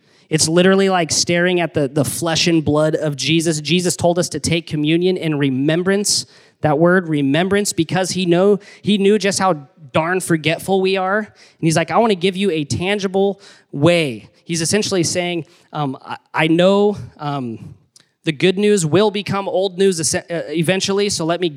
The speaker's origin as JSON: {"language": "English", "town": "Baker City", "region": "Oregon", "country": "United States", "said": "It's kind of hillbilly, but I'm from Baker City, so it really means a lot to me."}